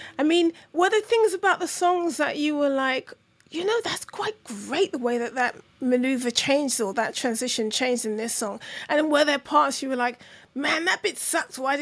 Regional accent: Brixton, London, United Kingdom; I'm from Brixton

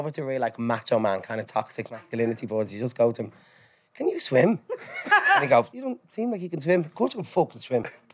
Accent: Leinster, Ireland; Mary's Mansions in Shamrock Dermot Street. And it was an experience, I have to say.

